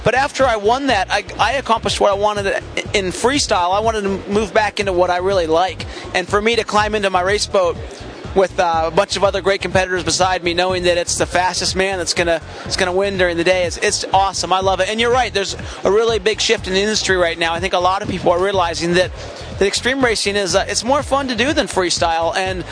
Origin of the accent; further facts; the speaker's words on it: Hood River, Oregon, United States; Yeah, I had a lot of fun competing at the Little White race just because it's my hometown. I live right around Hood River, and it was more of a locals race